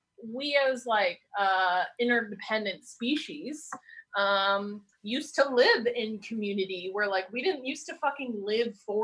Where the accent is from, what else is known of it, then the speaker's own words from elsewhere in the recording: Spokane, Washington, United States; Like I grew up in Spokane.